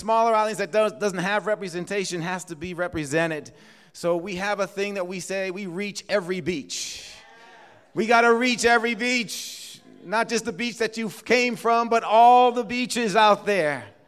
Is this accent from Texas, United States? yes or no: no; Boston, Massachusetts, United States; I'm from Boston. I was on the South African mission team for 2 years